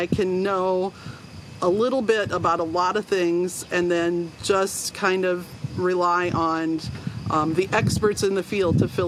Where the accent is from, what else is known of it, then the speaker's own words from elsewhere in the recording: Iowa, United States; So I grew up in Benton County, so not very far away.